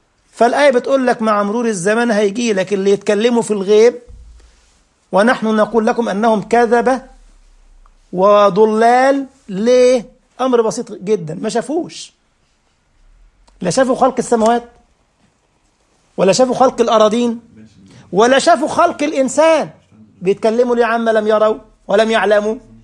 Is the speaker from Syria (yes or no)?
no; Egypt; احنا عندنا في مصر برضه جنينة حيوانات في الجيزة